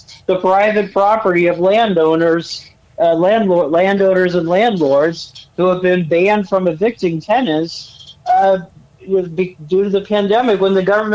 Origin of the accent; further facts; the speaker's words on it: United States; And I, as an American, you know, vehemently disagree with what Biden is doing.